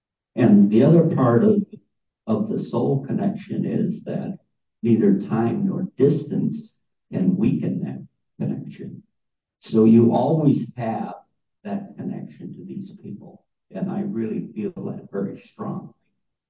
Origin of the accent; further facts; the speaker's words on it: Ireland; Being Irish, one of the traditions in the Celtic is the Amantara, which means the connection of the souls.